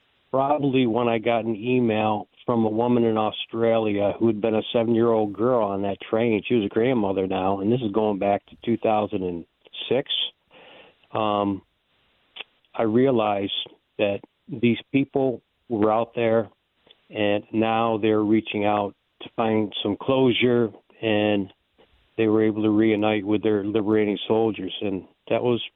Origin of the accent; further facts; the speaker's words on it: Hudson Falls, New York, United States; so I wound up back here, my hometown, Hudson Falls, New York, in the Capital District region up north.